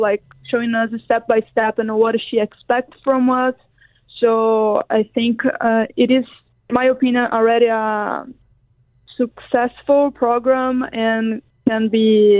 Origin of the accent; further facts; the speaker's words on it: Brazil; English is a second language; now in United States; because I'm from Brazil, so I'm away from my family